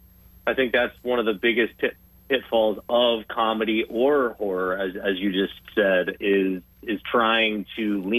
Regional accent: New Hampshire, United States; I grew up in New Hampshire, so just south of you guys

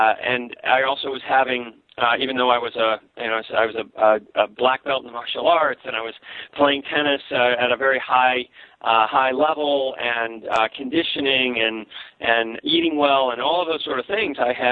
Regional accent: Northeast, United States; as a kid growing up in America and in the Northeast

